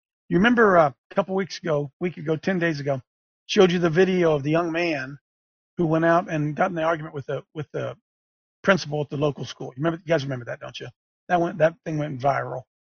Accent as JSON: {"language": "English", "region": "Ohio", "country": "United States", "tie": "born or raised there", "said": "here in Ohio, right where I live in my hometown, Licking County, Ohio"}